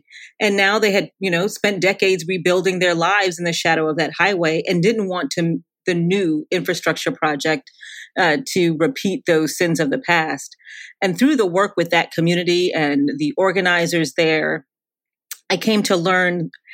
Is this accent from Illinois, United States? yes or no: no; Connecticut, United States; And I grew up in Connecticut, one of the richest states in the country, but deep poverty, deep inequality, deep segregation.